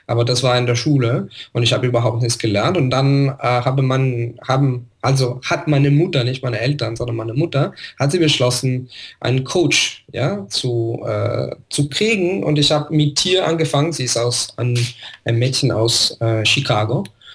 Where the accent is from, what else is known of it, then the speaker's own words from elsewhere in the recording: Italy; die sind Italiener, ich bin auch Italiener